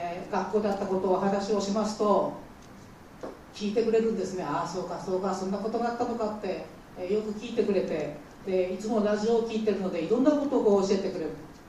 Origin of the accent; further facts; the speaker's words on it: Shirosato, Ibaraki, Japan; 私は生まれは現在の城里町、旧勝浦の生まれ育ちです。